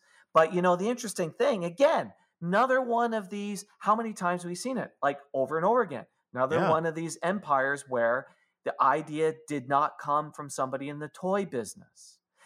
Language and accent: English; Canada; Because I'm a Canadian.